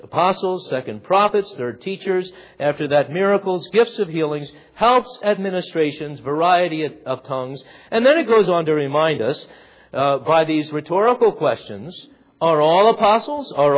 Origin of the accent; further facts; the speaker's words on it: United States; Let's not just think here that we're, because we're American and that we're so independent of one another